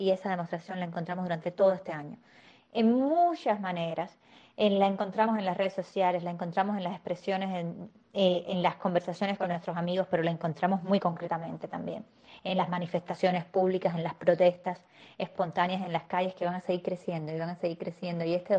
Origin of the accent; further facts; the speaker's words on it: Cuba; Ahora somos los cubanos dentro de la isla y también fuera de la isla quienes somos los protagonistas de las protestas